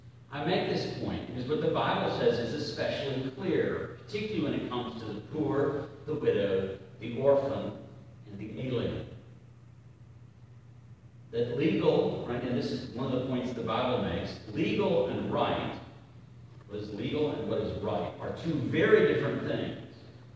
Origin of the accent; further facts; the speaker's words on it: the South, United States; accent: southern; got an operator in New Jersey who told me to speak more slowly because my southern accent was incomprehensible.